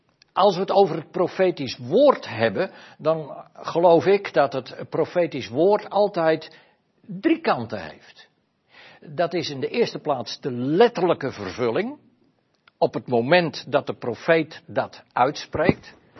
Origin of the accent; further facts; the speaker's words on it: Sliedrecht, South Holland, Netherlands; born there; Ik ben in Sliedrecht geboren in 1949.